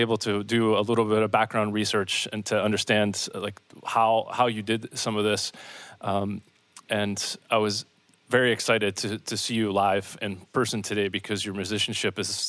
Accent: Pittsburgh, Pennsylvania, United States; You went through my hometown of Pittsburgh.

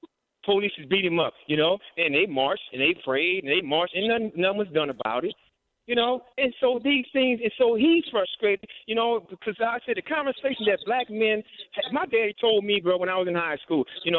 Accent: Los Angeles, California, United States; I mean, I seen it in L.A. I grew up around Watts and all that.

